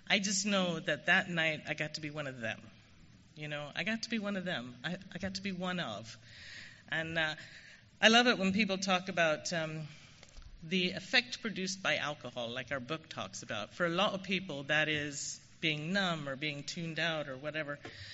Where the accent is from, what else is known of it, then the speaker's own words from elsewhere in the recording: London, United Kingdom; I was born in London, which will save you wondering. I grew up in a pub. It was my grandparents' pub, and I'm an only child and an only grandchild